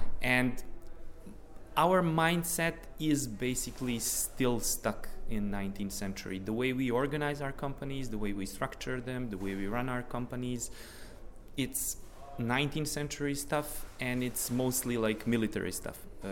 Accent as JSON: {"language": "English", "country": "Montenegro", "said": "I come from Montenegro. I've been teaching at the University of Montenegro for 12 years"}